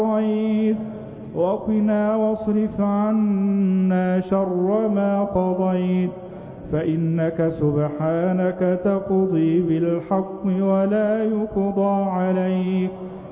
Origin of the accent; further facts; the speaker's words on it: Egypt; واجعل اللهم بلدنا مصر أمنا أمانا سلما سلاما سخاء رخاء